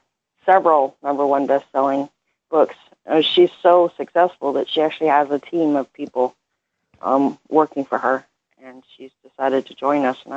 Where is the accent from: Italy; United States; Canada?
Canada; I'm sorry, I'm Canadian.